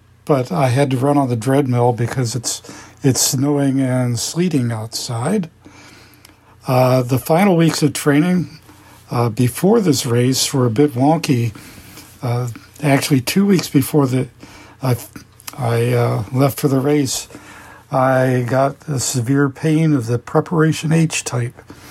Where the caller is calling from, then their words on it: Maryland, United States; When I say just south of Annapolis, like, we're 3 miles from Annapolis by water and 15 miles by land.